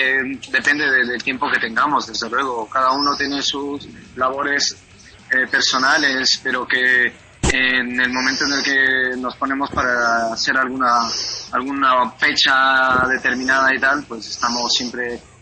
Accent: Quito, Pichincha, Ecuador; Bueno, soy de Quito.

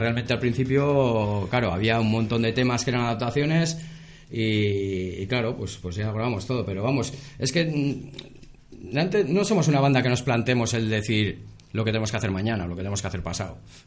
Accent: Barakaldo, Basque Country, Spain; también consta de que somos de donde somos de Baraca

